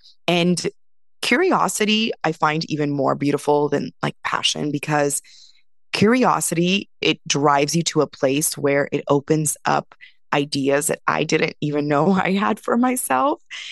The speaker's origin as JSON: {"language": "English", "country": "India", "said": "I come from India where it's such a beautiful, you know, way of living on a day to day. It's just naturally in our ways to eat collectively."}